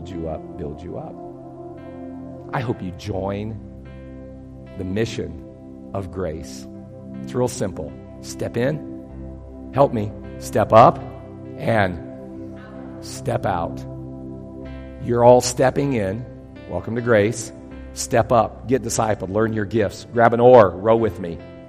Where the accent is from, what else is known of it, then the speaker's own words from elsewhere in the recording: Atchison, Kansas, United States; This is my hometown. I love this hometown. I love going down to Farmer's Market yesterday and seeing the plants and the people. I love seeing the Atchison New Walkway.